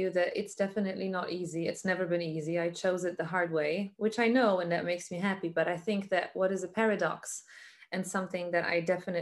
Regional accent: Germany; I am a third culture child, which I think is really important. So I was born and raised in Germany. Part of my family is American, part of my family is Polish. I've lived in different countries as well.

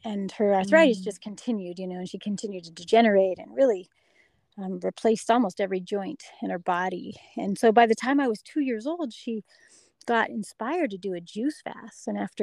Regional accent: Durango, Colorado, United States; Well, I grew up here in the Durango area, well, in Durango.

